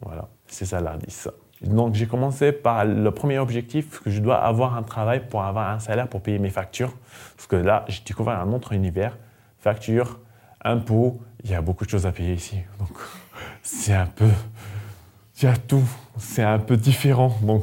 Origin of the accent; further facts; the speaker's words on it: Algeria; now in France; je viens d'Algérie, je suis réfugié, queer, bien sûr. Ça fait 5 ans que je suis là en France